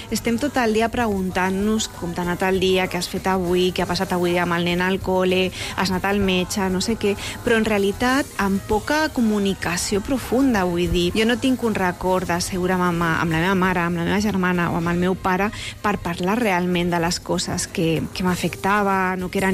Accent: Cornellà de Llobregat, Catalonia, Spain; quan vaig al barri on vaig créixer, que és a Sant Ildefons, a Cornellà

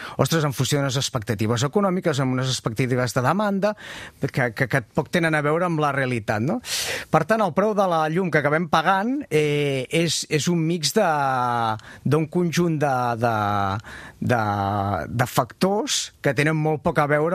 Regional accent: Calella, Catalonia, Spain; now in Barcelona metropolitan area, Spain; jo soc de Calella de la Costa, no? En canvi, visc aquí a l'àrea metropolitana, no? A Calella tinc una caseta amb una tauladeta molt maca i, en canvi, aquí a l'àrea metropolitana vinc amb un pis

